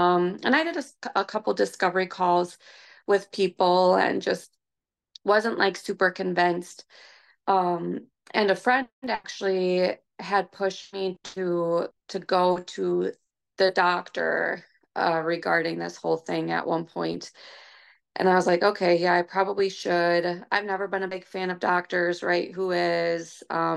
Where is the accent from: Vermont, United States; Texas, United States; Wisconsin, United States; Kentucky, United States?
Wisconsin, United States; So I am from north central Wisconsin. So it is a balmy like 6 degrees here today.